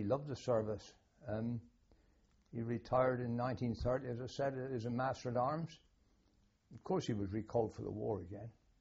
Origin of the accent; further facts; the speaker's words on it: Teignmouth, South West England, United Kingdom; also born or lived in Saltash; I was born in Tynmouth in South Devon.